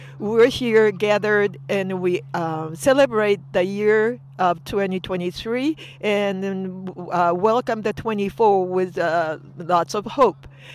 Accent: Tokyo, Japan; English is a second language; now in United States; Yes, I am from Tokyo.

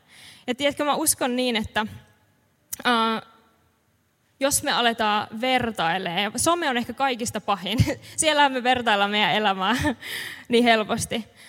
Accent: Kempele, North Ostrobothnia, Finland; Mä oon siis Oulusta tai Kempeleestä Oulun läheltä kotoisin.

